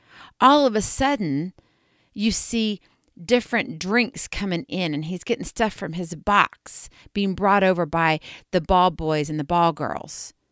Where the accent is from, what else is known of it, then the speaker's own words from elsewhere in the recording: Hawaii, United States; also born or lived in Kansas City; Well, I'm originally from Hawaii, but I have lived a lot of my life in Kansas City and I have family there.